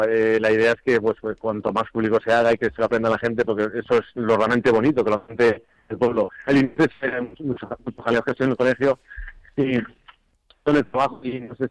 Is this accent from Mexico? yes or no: no; Navalcarnero, Community of Madrid, Spain; No, yo soy de Navalcarnero